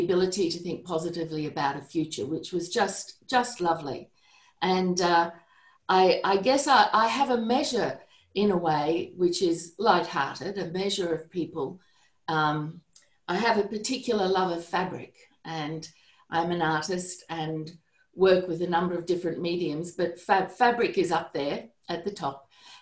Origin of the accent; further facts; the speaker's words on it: Australia; We're from Australia. So we had the pleasure of coming to America